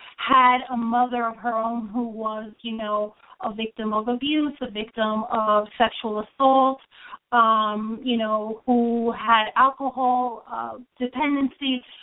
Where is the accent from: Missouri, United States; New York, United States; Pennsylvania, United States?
New York, United States; New York City; I'm originally from New York City, having been born in Manhattan and raised here my entire life.